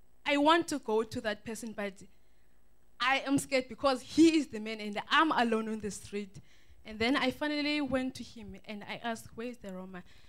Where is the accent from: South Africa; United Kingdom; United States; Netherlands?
South Africa; Eastern Cape; also born or lived in Malmesbury; I was born here in Mamasbury, and then I was living with my mom and dad. Then we went to stay in Eastern Cape, where they belong.